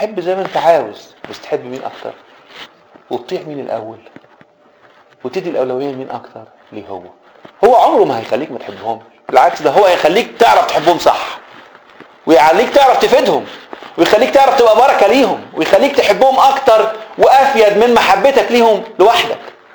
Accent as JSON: {"language": "Arabic", "country": "Egypt", "said": "نحب الاجتماعيات احنا كمصريين، نحب المجاملات"}